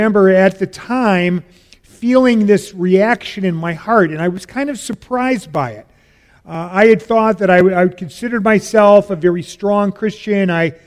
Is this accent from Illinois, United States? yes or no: yes; Chicago, Illinois, United States; Now, where I grew up in Chicago, we didn't have Jesus freaks.